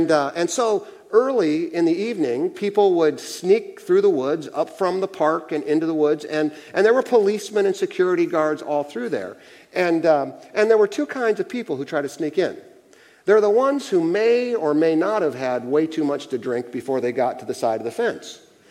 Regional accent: Akron, Ohio, United States; Where Vicki and I grew up in Akron, Ohio, there's a concert venue called Blossom Music Center.

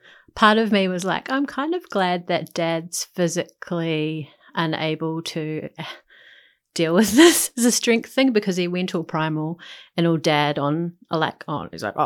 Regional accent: New Zealand; now in Australia; is I'm a New Zealander. I'm fairly new to living in Australia.

